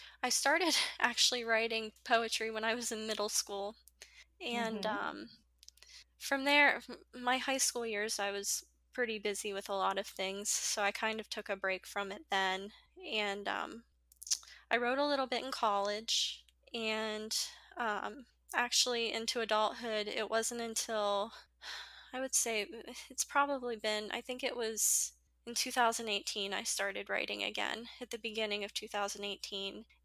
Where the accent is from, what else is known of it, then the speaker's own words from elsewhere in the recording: East Liverpool, Ohio, United States; I'm from East Liverpool, Ohio, and East Liverpool, Ohio, it's actually, at one time, it was considered the pottery capital of the United States.